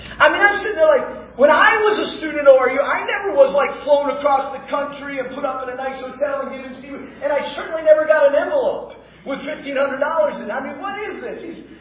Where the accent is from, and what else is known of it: Nigeria; born or raised there